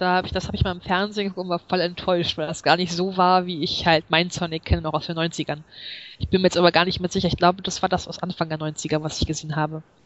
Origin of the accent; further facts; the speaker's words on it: East Germany, Germany; ich komme ja aus dem Osten.